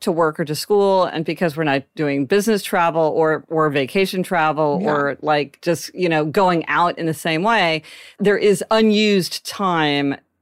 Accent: New York City, New York, United States; Maybe I wasn't even going around my hometown. Like, I'm not even taking the subway around New York City when I had fewer plans.

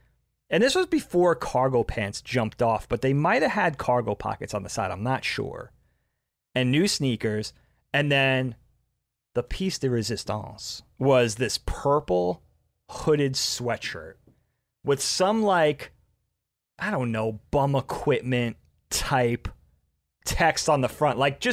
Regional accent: New York, United States; And I was like, oh, that's crazy. I'm from Long Island.

